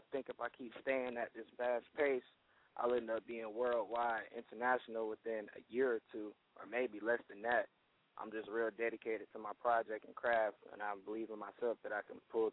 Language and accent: English; St. Petersburg, Florida, United States; St. Petersburg, Florida.